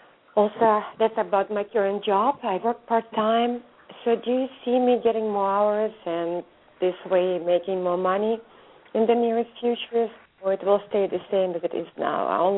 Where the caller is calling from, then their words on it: California, United States; I'm calling from California.